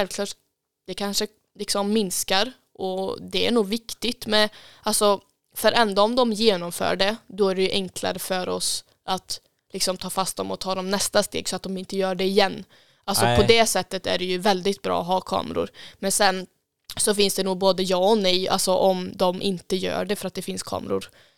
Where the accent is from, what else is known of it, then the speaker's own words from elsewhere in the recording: Tidaholm, Västra Götaland County, Sweden; Det är liksom, men här växte jag upp till exempel. Jag kanske också vill att mina barn ska växa upp här och se ett liksom, Tidaholm på det sättet.